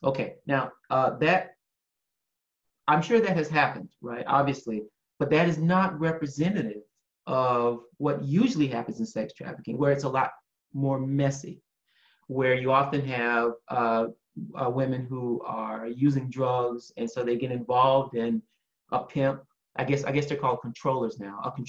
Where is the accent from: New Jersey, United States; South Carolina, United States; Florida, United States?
South Carolina, United States; I think in that video, I mentioned, so I'm from South Carolina